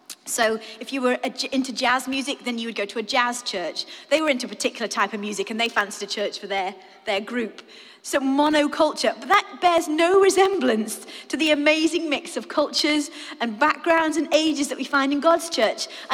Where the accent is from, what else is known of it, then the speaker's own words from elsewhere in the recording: Crewe, North West England, United Kingdom; When I was brought up in Crewe, not many nations, and yet now the nations are here